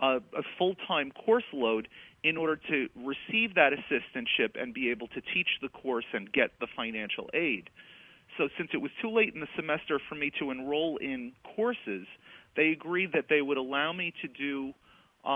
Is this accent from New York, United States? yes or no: yes; New York, United States; I grew up in New York and never really had any interaction with Native Americans of any kind